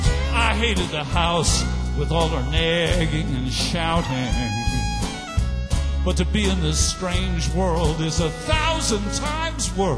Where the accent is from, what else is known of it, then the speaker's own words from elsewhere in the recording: Tarrytown, New York, United States; See, I was raised in Tarrytown, New York, right next to Irvington.